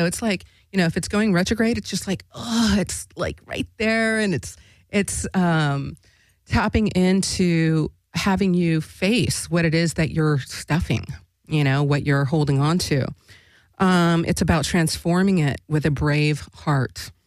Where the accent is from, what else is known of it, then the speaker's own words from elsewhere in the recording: Alaska, United States; I'm from Alaska. We still use it. What up, my peeps in Alaska.